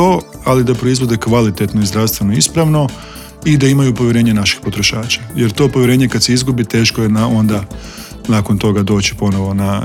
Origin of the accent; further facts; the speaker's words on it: Virovitica-Podravina County, Croatia; ja sam znači iz Virovitičko-podravske županije